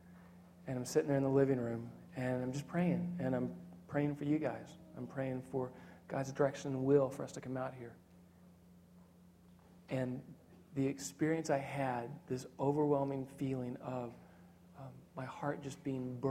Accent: Texas, United States; I was born and raised in Texas, and I don't even have a Texas accent.

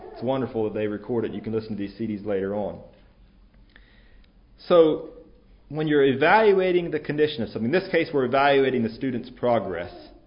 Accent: Dixon, Tennessee, United States; now in Texas, United States; I am originally from Tennessee, but moved from Dixon, Tennessee, outreach of Whiteville, but I moved to Texas about 3 years ago

